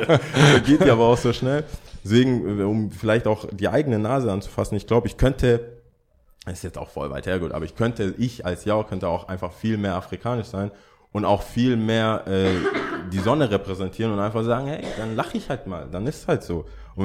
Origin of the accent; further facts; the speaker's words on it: Germany; dann erzählt man, ja, ich bin aus Deutschland, hier ist mein Hund.